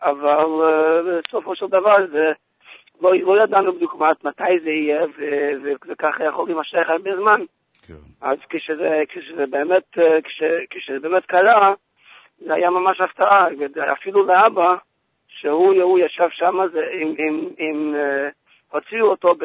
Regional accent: United States; Hebrew is a second language; זה לא שפת האם, וגם בקושי שפת הבני דודים מצוות. אני לא, אני אמריקאי

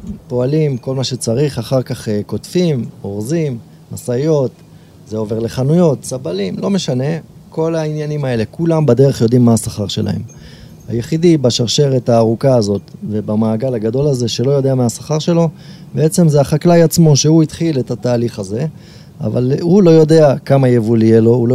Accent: Azarya, Central District, Israel; אז אני עוצר והם אומרים שלום, מאיפה אתה? אני אומר שאני פה מעזריה

